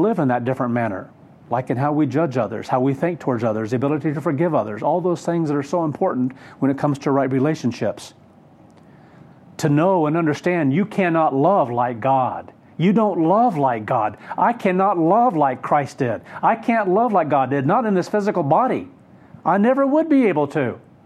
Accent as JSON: {"language": "English", "region": "Kansas", "country": "United States", "tie": "born or raised there", "said": "when we were in Kansas, when I grew up in Kansas, that people could kind of rent or lease a land for a certain percentage of crops"}